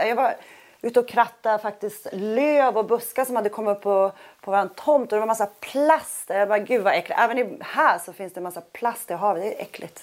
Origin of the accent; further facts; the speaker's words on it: Sweden; Jag känner mig mest hemma i Sverige